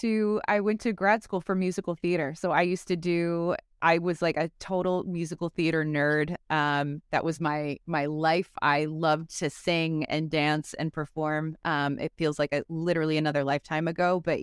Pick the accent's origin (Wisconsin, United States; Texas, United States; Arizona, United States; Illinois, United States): Illinois, United States; Chicago; I'm like I said, I'm from Chicago, so I'm a real hot dog stan and aficionado.